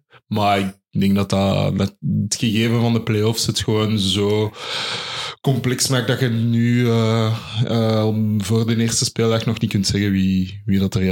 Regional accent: Brussels, Belgium; ik denk als Brusselaar gaat dat echt wel echt een speciaal gegeven zijn.

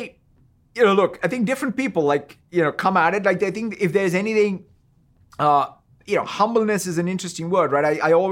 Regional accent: Hyderabad, Telangana, India; And so I grew up in Hyderabad where obviously Urdu poetry was in the air.

